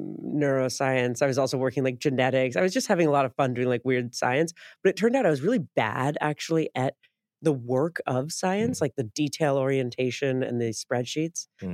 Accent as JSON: {"language": "English", "town": "San Francisco", "region": "California", "country": "United States", "tie": "born or raised there", "said": "I'm from San Francisco. I born and raised, and my family's all still there."}